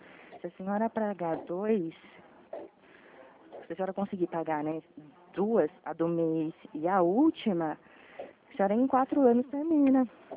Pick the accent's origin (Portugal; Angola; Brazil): Brazil; Araras, São Paulo; eu sou de Araras.